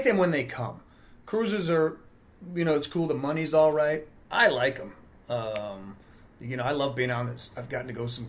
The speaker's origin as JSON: {"language": "English", "region": "Ohio", "country": "United States", "said": "This is back because I'm from Ohio. Cardinal's the state bird"}